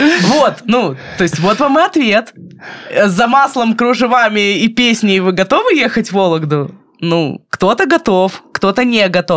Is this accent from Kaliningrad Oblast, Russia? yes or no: yes; Kaliningrad, Kaliningrad Oblast, Russia; born there; То есть я родилась в Калининграде, и у меня мама родилась в Калининграде. Я могу этим гордиться.